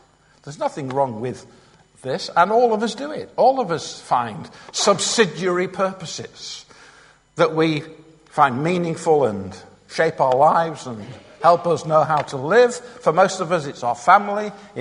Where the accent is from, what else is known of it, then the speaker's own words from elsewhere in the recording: Manchester, North West England, United Kingdom; even though I come from Manchester